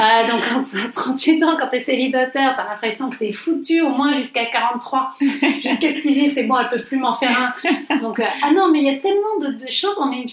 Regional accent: Montpellier, Occitanie, France; parce qu'on est provinciales, on est de Montpellier

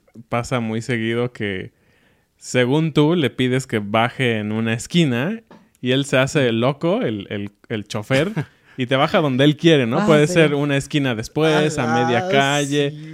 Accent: Mexico City, Mexico; now in Querétaro, Mexico; Somos de corazón de Ciudad de México, pero ahora vivimos en Querétaro.

